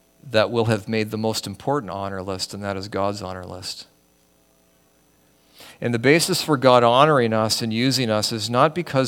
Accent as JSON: {"language": "English", "town": "Richmond", "region": "British Columbia", "country": "Canada", "tie": "born or raised there", "said": "actually started his ministry as a pastor in my hometown in Richmond, B.C., at a small Baptist church that my parents were attending for a short time"}